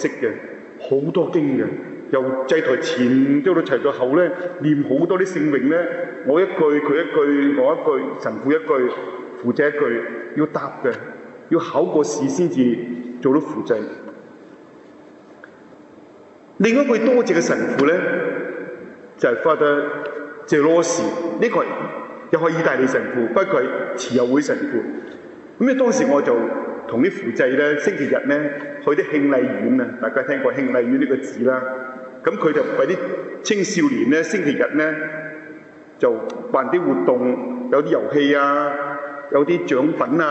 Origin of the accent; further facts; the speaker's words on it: China; 其實我哋好多時候都有感覺，我係中國人，我細個時候接觸咧冚唪唥咧。